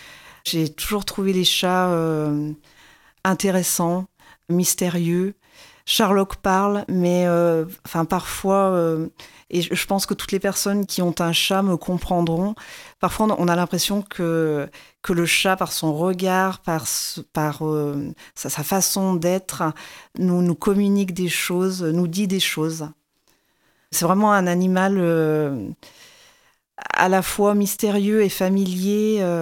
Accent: Auvergne-Rhône-Alpes, France; now in Douai, France; je ne suis pas native de Douai. Je suis native de l'Isère et c'est vrai que je me suis beaucoup attachée à la ville de Douai.

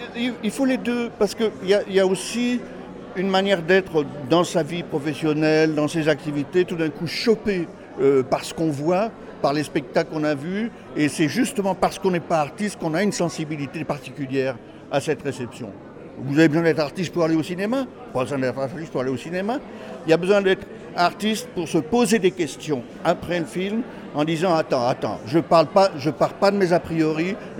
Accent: Douai, Hauts-de-France, France; J'ai pu siffler, persiffler là-dessus quand j'étais môme à Douai.

